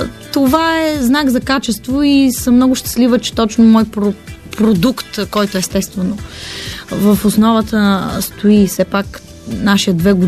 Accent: Varna, Varna Province, Bulgaria; born there; аз все пак съм родена във Варна

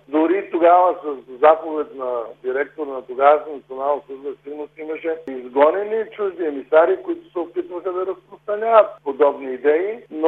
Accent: Rhodopes, Bulgaria; Аз съм родопчанин, също познавам много добре района

